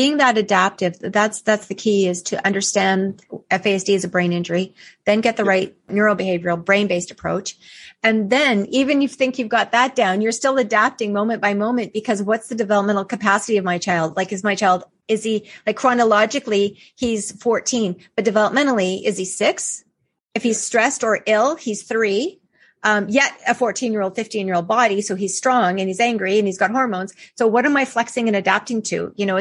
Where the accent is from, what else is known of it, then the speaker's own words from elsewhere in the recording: Canada; I'm Canadian. I might do that.